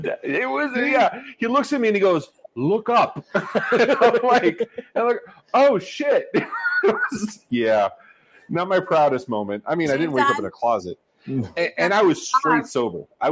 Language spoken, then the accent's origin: English; Miami, Florida, United States; You're like, yes, ladies and gentlemen, we're from Miami.